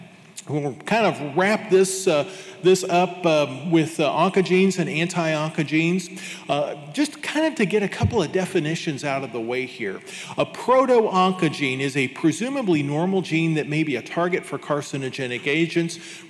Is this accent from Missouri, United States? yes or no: yes; Kansas City, Missouri, United States; You know, I'm from Kansas City, where it's barbecue and steak on every street corner, and this really hits close to home.